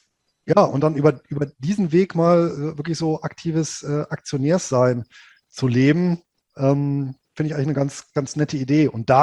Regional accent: Rhineland, Germany; born there; ich bin ja gebürtig aus dem Rheinland

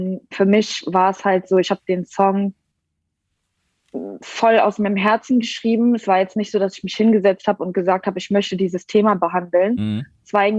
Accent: Berlin, Germany; Ja, also ich bin aus Berlin. Ich bin mit drei hergezogen, also Okay. Ich bezeichne mich selbst als Berlinerin, ja.

